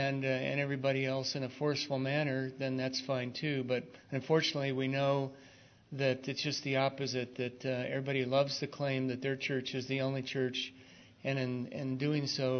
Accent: Ohio, United States; I'm from Ohio, just a young man from Ohio, came out here west and been teaching at the university, teaching filmmaking.

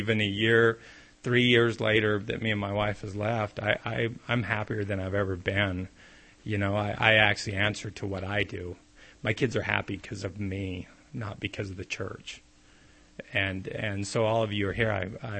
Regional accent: Provo, Utah, United States; My dad hated Joseph Smith, but I grew up right in downtown Provo, so I wanted to be LDS really, really bad.

